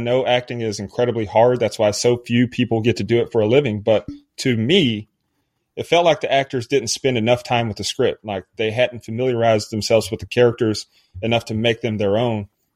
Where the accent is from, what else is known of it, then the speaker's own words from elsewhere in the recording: Tennessee, United States; So I'm from East Tennessee. I've spent a lot of time in the woods.